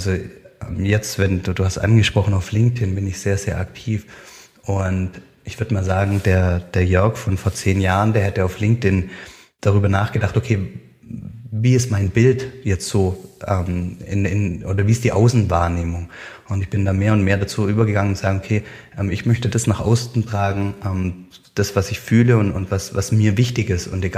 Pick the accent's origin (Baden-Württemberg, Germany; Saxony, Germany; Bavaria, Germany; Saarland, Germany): Baden-Württemberg, Germany; ja, wenn Familie mal kommt, dann ziehe ich wieder zurück in meine Heimat, was jetzt im Baden-Württemberg ist.